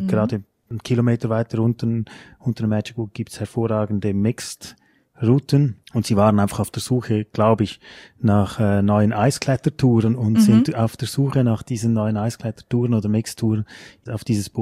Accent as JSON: {"language": "German", "country": "Switzerland", "said": "bei uns in der Schweiz ist es so, wenn man eine gewisse Position als Trainer hat"}